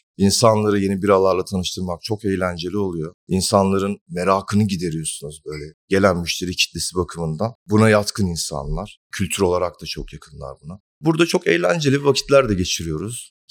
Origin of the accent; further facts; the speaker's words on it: Istanbul, Turkey; born there; 82 İstanbul doğumluyum.